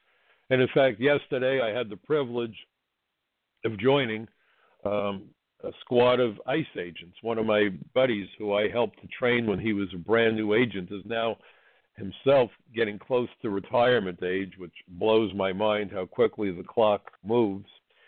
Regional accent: New York City, New York, United States; I'm a New Yorker, and I love the fact that you can go from neighborhood to neighborhood and eat authentic food.

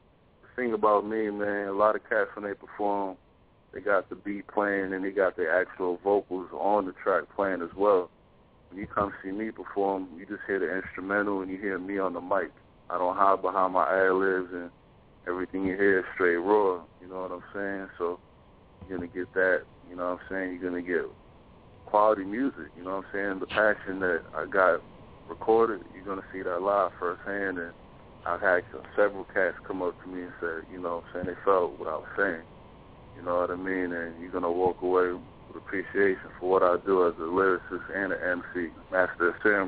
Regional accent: Poughkeepsie, New York, United States; Like, I'm from New York. I'm from Poughkeepsie, New York. Shout out to everybody in the 845, Power Kingdom.

